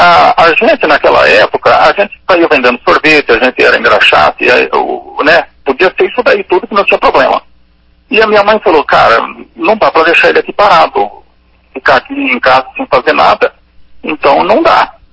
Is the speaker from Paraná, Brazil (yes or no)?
yes; Alto Paraná, Paraná, Brazil; born there; Então eu nasci no sítio ali, o meu pai tinha um sítio lá, tem até hoje, né? Eu nasci lá na Água do Burro, né?